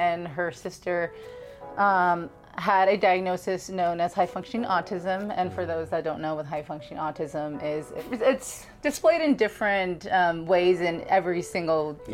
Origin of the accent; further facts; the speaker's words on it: Los Angeles, California, United States; now in Oklahoma City, United States; So prior to my life being here in Oklahoma mm-hmm. City, I am from Los Angeles, California